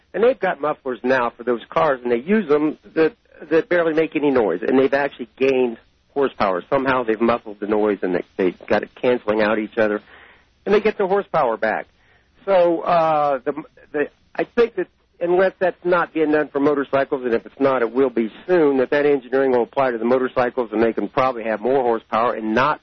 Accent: Columbus, Ohio, United States; when I would travel back to Ohio, I grew up in Columbus, Ohio, and I would travel back there to see my parents

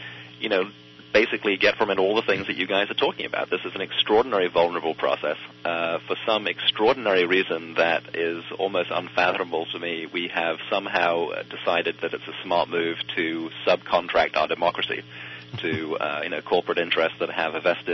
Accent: England, United Kingdom; now in United States; I'm from England originally, so I mean, in screening this and hoping that people get a lot out of it, I'm not even somebody who votes in this country.

